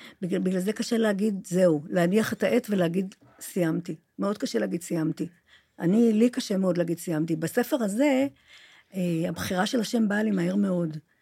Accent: Jerusalem, Jerusalem District, Israel; moved away as an adult; אני עזבתי את ירושלים בגיל 20 בשביל לא לחזור אליה לעולם.

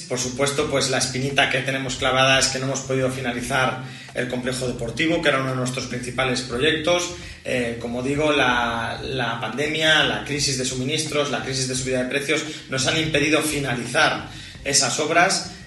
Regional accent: Villamuriel de Cerrato, Castile and León, Spain; Para mí, pues mi pueblo, que es Villa Muriel de Cerrato.

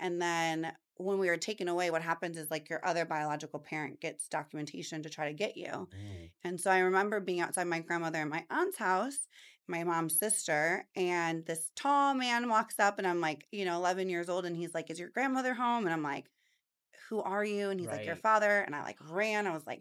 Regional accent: East Cleveland, Ohio, United States; So growing up, I grew up in East Cleveland. I'm a really proud Cleveland girl.

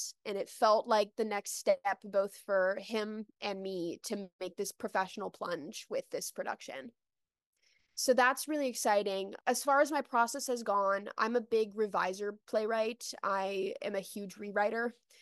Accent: North Carolina, United States; a wonderful director who I grew up with in North Carolina.

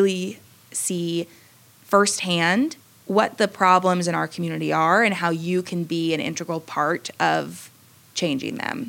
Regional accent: Dallas, Texas, United States; I grew up in Dallas, Texas, and went to Jewish preschool and Sunday school and Hebrew school my whole life

